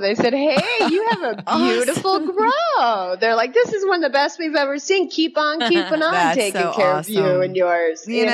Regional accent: Dodge City, Kansas, United States; I drove through Kansas, you know, I was born and raised in Dodge City.

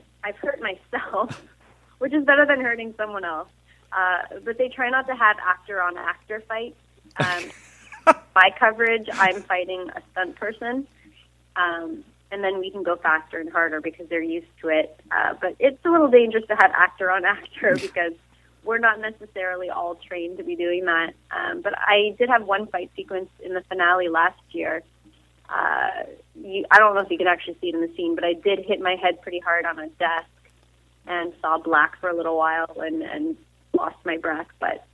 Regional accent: Toronto, Ontario, Canada; I was, yes, in Canada.

